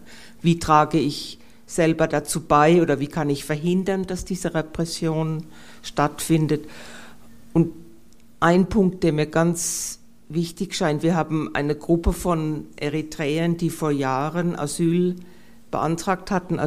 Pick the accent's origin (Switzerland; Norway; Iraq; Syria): Switzerland; Also was mache ich als Schweizerin?